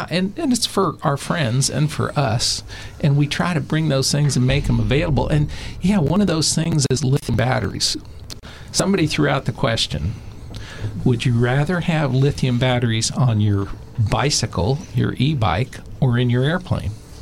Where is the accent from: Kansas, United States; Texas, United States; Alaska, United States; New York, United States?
Kansas, United States; Wichita; I'm from Wichita, Kansas.